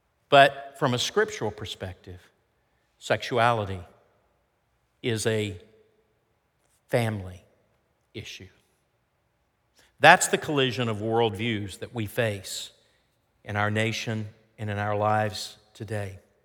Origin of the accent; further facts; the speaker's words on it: Tennessee, United States; how about this as close to home as my home state of Tennessee?